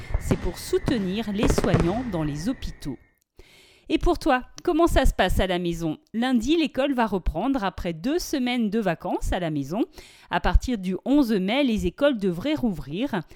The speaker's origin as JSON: {"language": "French", "country": "France", "said": "Chez nous en France, on peut maintenant de nouveau rendre visite à papy et mamie"}